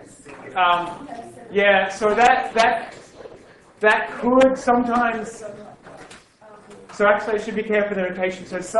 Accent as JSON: {"language": "English", "town": "Brisbane", "region": "Queensland", "country": "Australia", "said": "Come from Brisbane."}